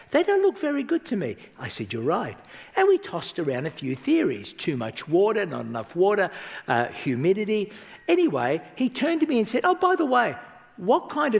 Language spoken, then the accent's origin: English; Australia; I grew up on a farm, many of you know this, and there was around 1980-81, I was coming back from Perth, that's the other side of Australia, like it's like three-day bus trip.